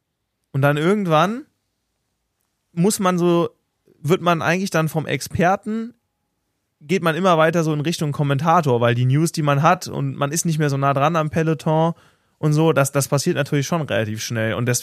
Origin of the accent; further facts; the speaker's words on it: Germany; Ich finde, man macht als Deutscher, und irgendwie haben das vor allem auch wir Deutschen